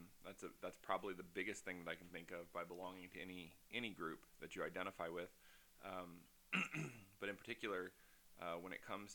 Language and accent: English; Delaware, United States; born there; moved away as an adult; now in Colorado, United States; I was born in Delaware, in the spring of 1982, so that's also a millennial perspective. I joined the Air Force and moved to Colorado, where I now claim is home.